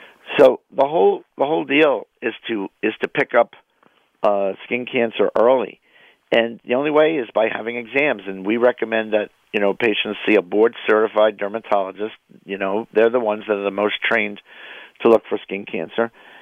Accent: New York, United States; now in Philadelphia, United States; because my mom still lives in New York. I grew up in New York.

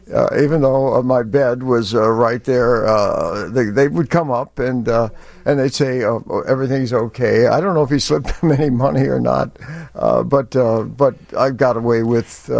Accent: St. Louis, Missouri, United States; I grew up in St. Louis, and it's not as interesting a city.

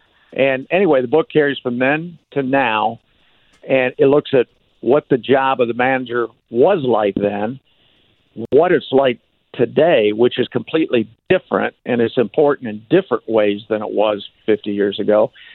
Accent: Michigan, United States; I remember growing up in Michigan

